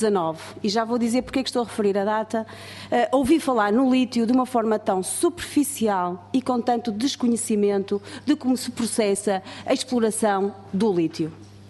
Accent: Viana do Castelo, Portugal; eu, por exemplo, que até sou do Alto Minho, só tenho direito a 1 euro

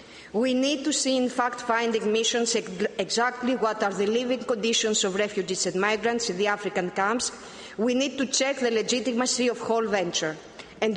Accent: Greece; As you've said, I come from Greece

